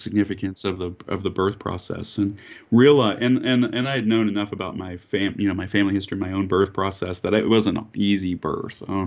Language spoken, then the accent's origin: English; Arkansas, United States; growing up in Arkansas, being very conscious of like the race issues there, but not maybe having the words for it